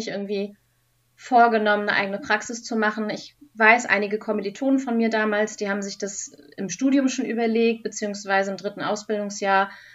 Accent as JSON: {"language": "German", "region": "Baltic coast", "country": "Germany", "tie": "born or raised there", "said": "ich bin schon an der Ostsee geboren, gerne da geblieben, kann mir auch nichts Schöneres vorstellen. Ich lebe da und arbeite da, wo andere Urlaub machen."}